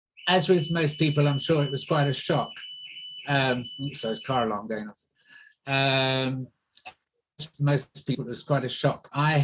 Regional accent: England, United Kingdom; also born or lived in South Africa; now in Brighton, United Kingdom; I'm English, but I've only lived in Brighton now for the past 3.5 years.

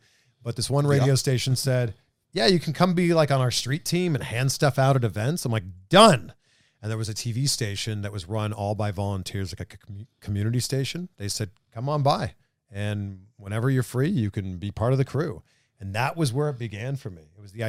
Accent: Pickering, Ontario, Canada; I'm from Canada, just outside of Toronto. I'm from a town called Pickering, Ontario. I went to school in Waterloo, Ontario

